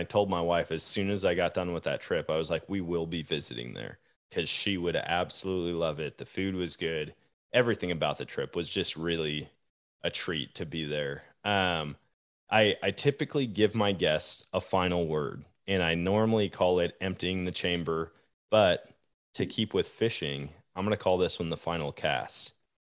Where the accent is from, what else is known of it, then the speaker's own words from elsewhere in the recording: Eau Claire, Wisconsin, United States; I grew up just down in Eau Claire. I had never been to Duluth.